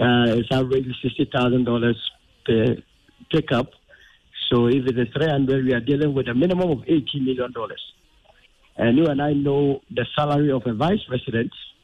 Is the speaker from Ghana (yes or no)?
yes; Ghana; a Ghanaian